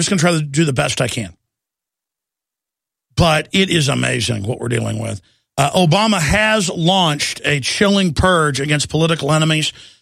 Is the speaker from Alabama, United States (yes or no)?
no; Dallas, Texas, United States; now in Austin, United States; I grew up in Dallas where 4 or 5 times a year, it would ice up all over the highways and learn how to drive on it.